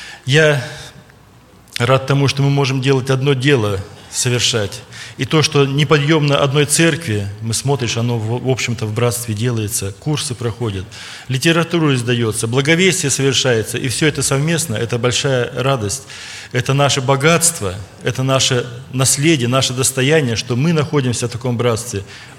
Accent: Prokopyevsk, Kemerovo Oblast, Russia; Я из Сибирского объединения, из города Прокопьевска, пресвитер церкви

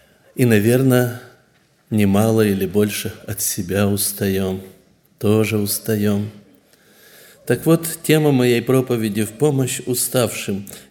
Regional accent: Kazakhstan; я из Казахстана.

